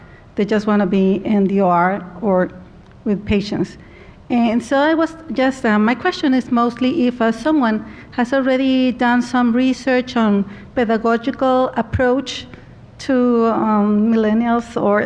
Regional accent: El Salvador; My question, I'm coming from El Salvador.

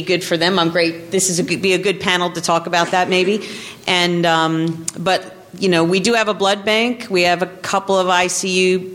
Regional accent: Buckhannon, West Virginia, United States; I'm from Buckhannon, West Virginia, which is an hour and a little bit south of her.

